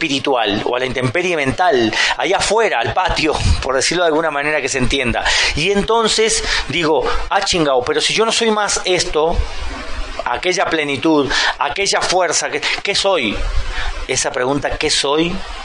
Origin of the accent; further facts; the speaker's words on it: Mexico; el país donde nací. Por eso las tradiciones tienen tanta fuerza, ¿no? Somos mexicanos